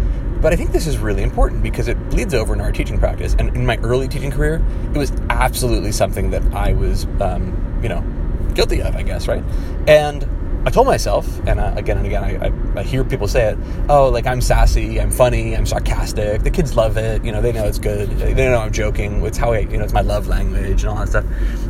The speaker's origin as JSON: {"language": "English", "region": "New Jersey", "country": "United States", "tie": "born or raised there", "said": "I was raised in New Jersey, and that's probably all you need to know about me."}